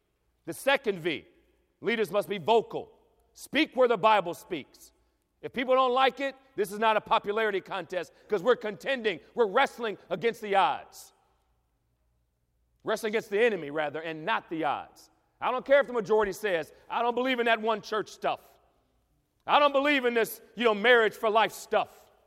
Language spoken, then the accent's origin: English; Ohio, United States; And see, I grew up in Ohio.